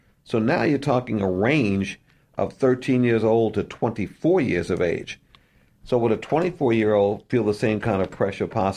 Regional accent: New York, United States; Okay, I'm from New York, so I'll let you know. It's New York, all right?

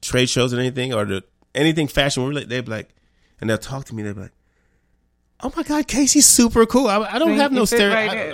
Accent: Jamaica; I'm Jamaican. It's just a yard thing.

